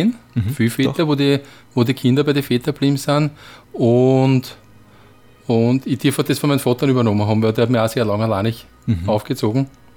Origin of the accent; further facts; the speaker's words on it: Neusiedl, Lower Austria, Austria; Ich komme aus einem wunderschönen Neusiedl, aber nicht das am See, sondern das in Pernitz.